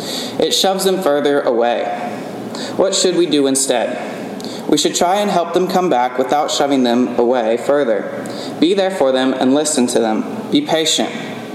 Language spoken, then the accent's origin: English; Missouri, United States; Growing up in Missouri, our front porch spanned nearly the entire length of the house.